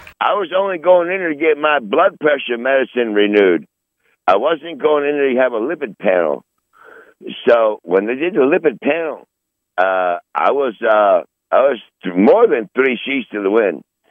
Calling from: Michigan, United States; I am in very, very, very far northern Michigan, right up there about, I would say, I could throw a rock into Canada. Right. Above the UP. I'm above the UP.

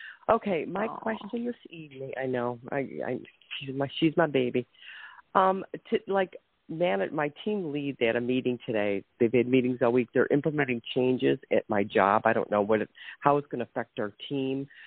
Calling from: Ohio, United States; I'm from Ohio.

